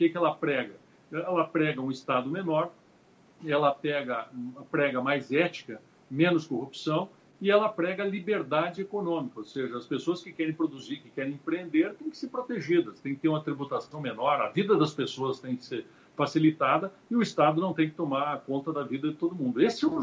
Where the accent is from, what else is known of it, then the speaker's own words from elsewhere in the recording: Lagoa Vermelha, Rio Grande do Sul, Brazil; foi aniversário da minha cidade natal, lá Lagoa Vermelha